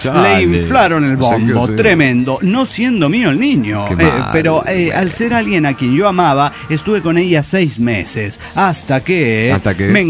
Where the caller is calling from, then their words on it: Tulancingo, Hidalgo, Mexico; de Tulancingo.